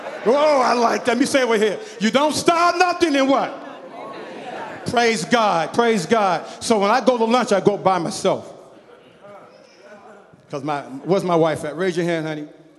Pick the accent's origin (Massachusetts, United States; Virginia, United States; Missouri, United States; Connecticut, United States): Massachusetts, United States; Boston; growing up in Boston, especially if you was a black man or a black woman.